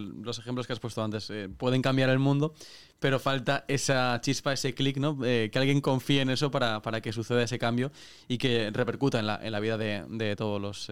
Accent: Valencian Community, Spain; algo que yo creo que también tiene que llenarnos de orgullo como valencianos

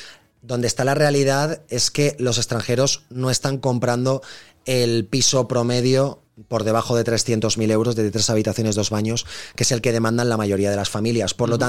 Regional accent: Valencian Community, Spain; yo como valenciano estoy viviendo también en primera persona que Valencia es una ciudad cara para nosotros

